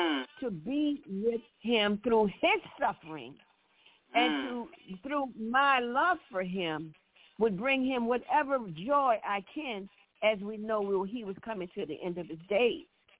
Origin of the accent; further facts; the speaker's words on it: the South, United States; I just have to say, hey, I'm from the South.